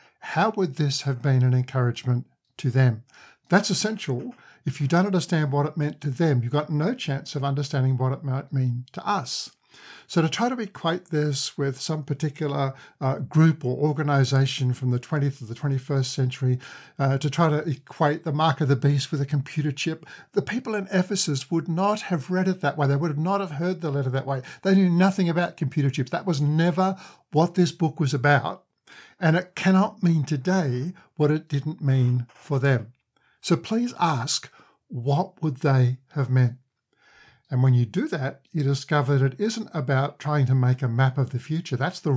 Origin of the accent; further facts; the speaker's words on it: Perth, Western Australia, Australia; from Perth, Western Australia, and I'm seeking the kingdom.